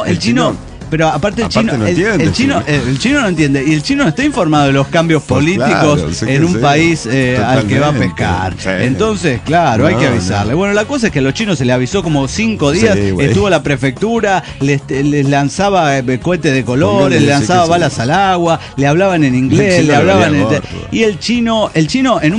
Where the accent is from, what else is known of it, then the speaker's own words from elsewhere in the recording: Michoacán, Mexico; now in Mendoza, Argentina; Soy la sacerdotisa de Michoacán en Mendoza, Argentina.